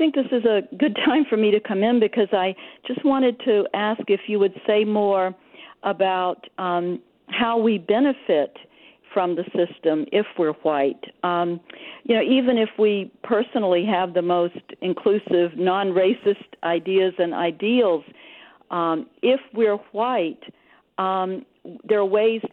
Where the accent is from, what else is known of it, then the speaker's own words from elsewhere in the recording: the South, United States; I grew up in the South in an area that was designated a federal poverty area